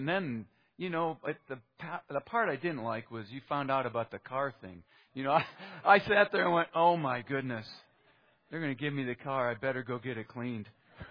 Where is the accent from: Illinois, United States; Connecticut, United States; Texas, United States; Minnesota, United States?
Minnesota, United States; well, you know, I came from Minnesota, and, you know, I have an older brother, 2 years older than me